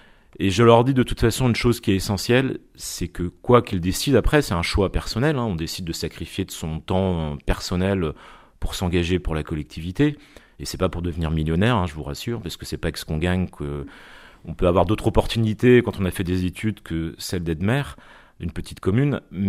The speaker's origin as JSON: {"language": "French", "town": "Rosporden", "region": "Brittany", "country": "France", "tie": "born or raised there", "said": "moi je suis natif et j'ai grandi à Rospordin. Mon père était ouvrier, ma mère était infirmière. Je suis dans un milieu de classe moyenne, on va dire"}